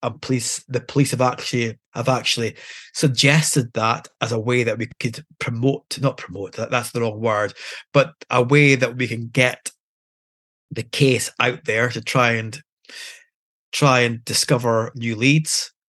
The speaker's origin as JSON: {"language": "English", "town": "Aberdeen", "region": "Scotland", "country": "United Kingdom", "tie": "born or raised there", "said": "I'm born and bred in Aberdeen"}